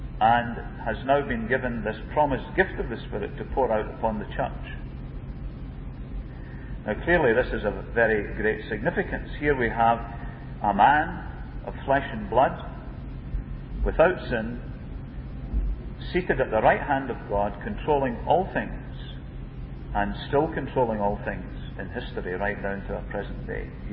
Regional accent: Scotland, United Kingdom; she came to Scotland on a visit. But when she was going through the streets of my hometown in a Rolls Royce

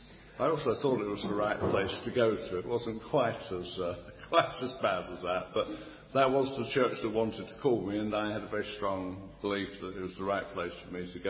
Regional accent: Romford, London, United Kingdom; born there; now in Middlesbrough, United Kingdom; I was born in Romford in Essex.

